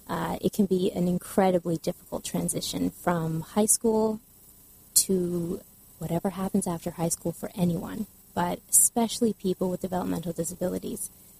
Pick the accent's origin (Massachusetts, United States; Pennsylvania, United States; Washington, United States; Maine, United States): Maine, United States; Berwick; also born or lived in Japan / Utah; I grew up in Maine, moved to Maine when I was in fifth grade. Uh-huh. I lived a little bit in Utah and was born in Japan, but I lived in Berwick, Maine, which is in southern Maine, very near the New Hampshire border.